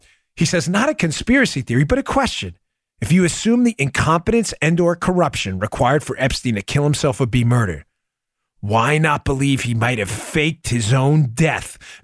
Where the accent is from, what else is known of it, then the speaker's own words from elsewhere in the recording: United States; I'm American. I wasn't born. I've never even been to Italy.